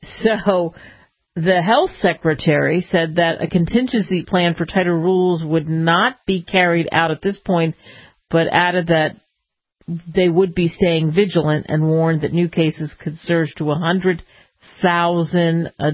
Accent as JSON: {"language": "English", "town": "Philadelphia", "region": "Pennsylvania", "country": "United States", "tie": "born or raised there", "said": "whether you grew up in the Chicago area, I grew up in Philly, and it opens up the world to you"}